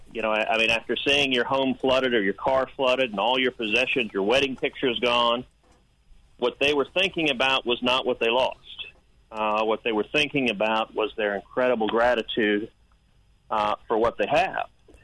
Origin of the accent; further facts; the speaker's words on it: Houston, Texas, United States; I grew up in Houston, and we've seen a number of hurricanes. That's part of living on the Gulf Coast.